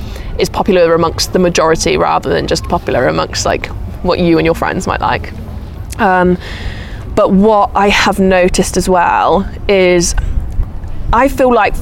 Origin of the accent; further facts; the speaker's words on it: Wales, United Kingdom; We would say, oh yeah, we come from Wales, which is in Great Britain.